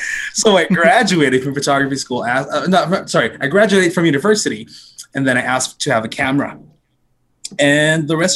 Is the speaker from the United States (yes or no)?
no; Philippines; I don't want to be like a part of something just because I'm Filipino or because I'm black or because I'm queer.